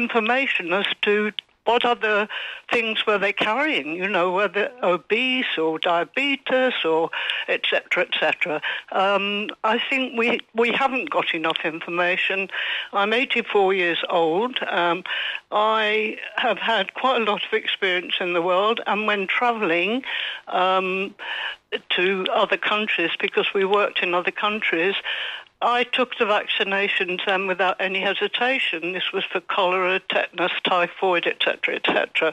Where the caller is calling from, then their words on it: Torrox, Andalusia, Spain; Hi, Giles. … from Torrox Pueblo.